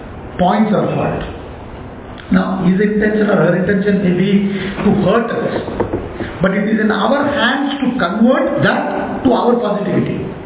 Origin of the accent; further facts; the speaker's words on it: Chennai, Tamil Nadu, India; I am from Tamil Nadu. I am born and brought up there in Chennai.